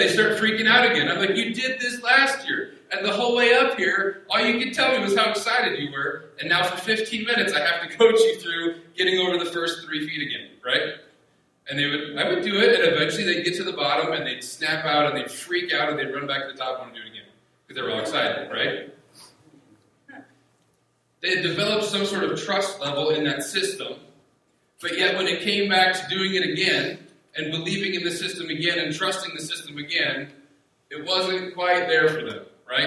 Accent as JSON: {"language": "English", "region": "South Dakota", "country": "United States", "tie": "born or raised there", "said": "So many of you know I grew up in South Dakota. If you've ever seen pictures of Mount Rushmore, that was pretty close to where I grew up."}